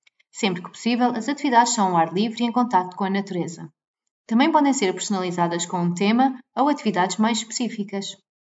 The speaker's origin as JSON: {"language": "Portuguese", "town": "Flores Island", "region": "Azores", "country": "Portugal", "tie": "born or raised there", "said": "criei o projeto Movimento aqui na Ilha das Flores, de onde sou natural."}